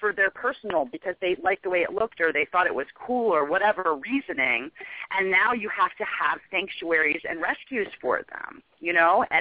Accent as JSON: {"language": "English", "region": "District of Columbia area", "country": "United States", "tie": "born or raised there", "said": "when I grew up right outside the District of Columbia, and even when I was in school as a child"}